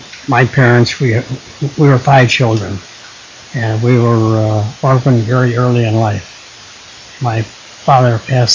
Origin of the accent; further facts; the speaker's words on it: Melrose Park, Illinois, United States; born there; I was born in Melrose Park, January 1st, 1919. I lived at 906 North 24th Avenue, just off of Lake Street.